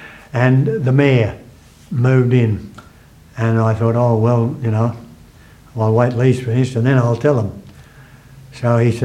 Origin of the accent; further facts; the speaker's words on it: Millers Point, New South Wales, Australia; because I was born and bred in Millers Point